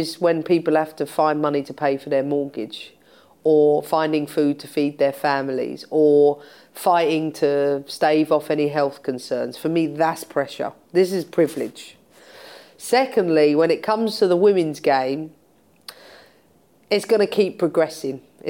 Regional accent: London, United Kingdom; I'm in London, I'm a Londoner.

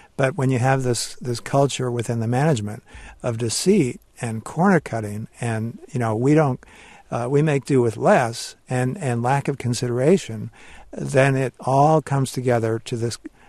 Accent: Belmont, Massachusetts, United States; near my hometown of Belmont, Mass.

